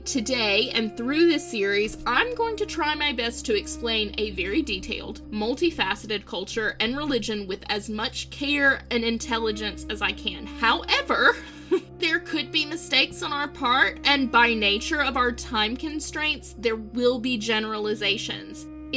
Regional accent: Deep South, United States; So, I grew up in the Deep South, in case you can't hear it.

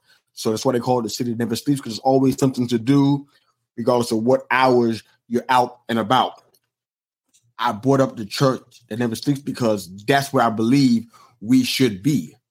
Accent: New York, United States; it reminds me of my hometown. Most people have a misconception of what New York is and how it is.

